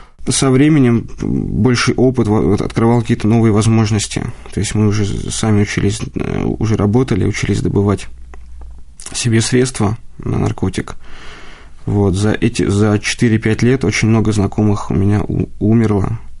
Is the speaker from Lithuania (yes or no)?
no; Moscow, Russia; Родился я в Москве в 80-м году. Рос без отца, одна мама растила